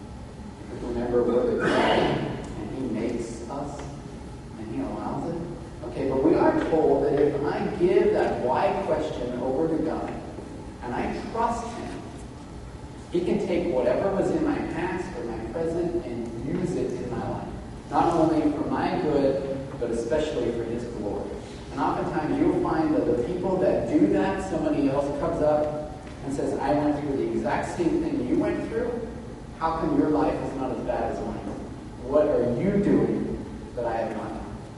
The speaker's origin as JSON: {"language": "English", "country": "Australia", "said": "well, I'm Australian, which I am, but I'm Australian."}